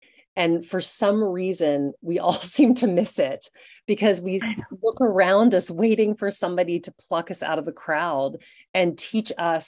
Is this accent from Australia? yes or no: no; Louisiana, United States; I mean, I grew up in Louisiana in the Deep South, and my mother is British, which is also a culture that's quite sort of stiff upper lip.